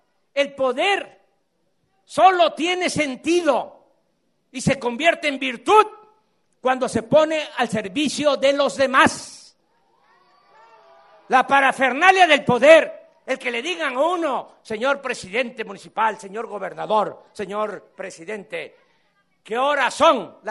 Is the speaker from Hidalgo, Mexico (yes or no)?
no; Veracruz, Mexico; seguir transformando a mi pueblo, al pueblo de Veracruz.